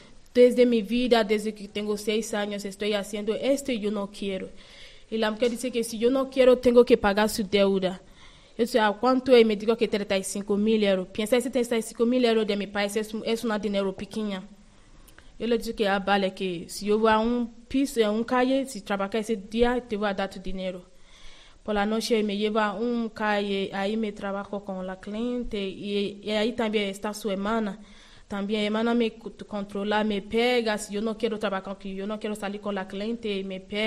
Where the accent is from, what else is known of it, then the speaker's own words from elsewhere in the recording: Nigeria; Spanish is a second language; now in Spain; Soy de Nigeria, en Ondo State, de Lagos, parte de Lagos.